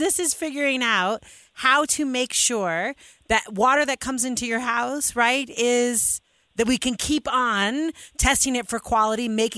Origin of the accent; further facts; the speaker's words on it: New York, United States; moved away; I grew up in New York and we used to have to pay for secondary water, like the amount that you used. When I moved to Utah, I was like, oh, I don't, right?